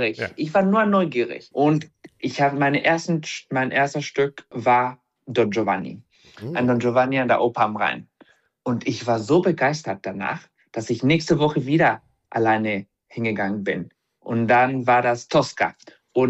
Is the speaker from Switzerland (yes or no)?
no; Mexico City, Mexico; moved away as an adult; also born or lived in Málaga, Spain; now in Germany; ich komme ursprünglich aus Mexiko. Mein Vater ist Deutscher, meine Mutter ist Mexikanerin. Mhm. Ich bin in Mexiko geboren und aufgewachsen, in Mexiko-Stadt. Und ich habe 18 Jahre dort gelebt.